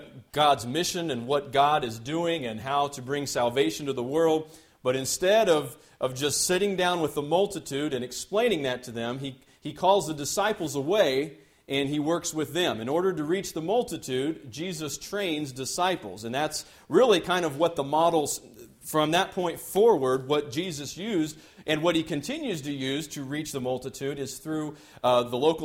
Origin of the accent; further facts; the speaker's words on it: United States; And as an American, it's especially different.